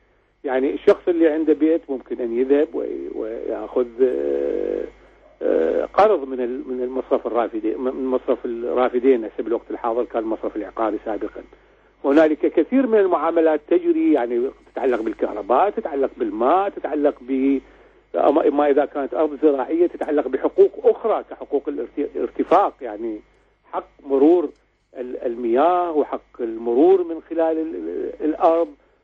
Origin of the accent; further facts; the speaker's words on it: Iraq; استخدمت الجنسية العراقية لإثبات كوني أنا عراقي